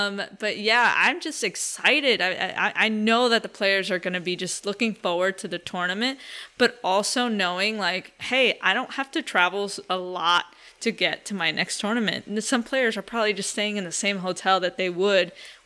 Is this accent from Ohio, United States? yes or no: no; New York City, New York, United States; I grew up in 207th and Broadway, Joe. So, I grew up playing in Inwood.